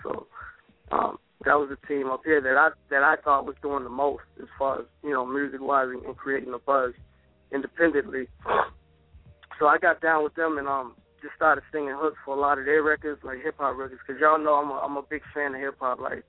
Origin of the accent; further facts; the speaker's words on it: Memphis, Tennessee, United States; I was raised in North Memphis, and it's like, you know, most people know it's crazy down there, man.